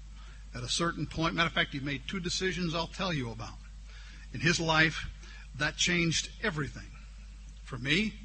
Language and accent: English; New Orleans, Louisiana, United States; We grew up in New Orleans